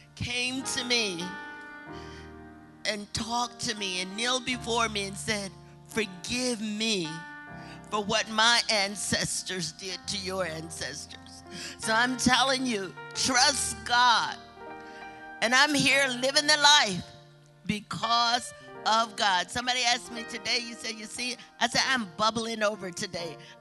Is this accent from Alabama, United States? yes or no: yes; Birmingham, Alabama, United States; also born or lived in Utah; I was born and raised in Alabama, born in Utah, moved to Birmingham.